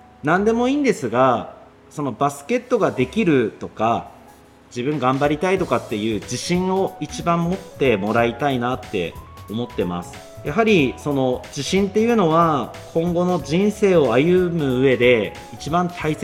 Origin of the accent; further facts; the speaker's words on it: Kushiro, Hokkaido, Japan; 北海道釧路市生まれの釧路育ちです。はい、高校まで地元の釧路に、通ってまして、大学は江別の北照大学というところで4年間過ごしました。